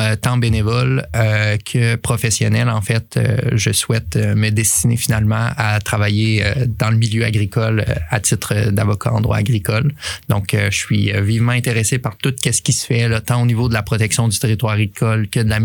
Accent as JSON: {"language": "French", "region": "Quebec", "country": "Canada", "said": "Je suis issu du milieu agricole, je viens de la Beauce, je suis acériculteur à temps perdu."}